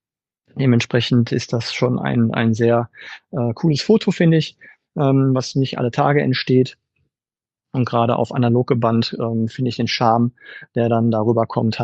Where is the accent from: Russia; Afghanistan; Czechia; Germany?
Germany; Bochum, North Rhine-Westphalia; Ich komme aus Bochum, bin quasi gebürtiger Wattenscheider.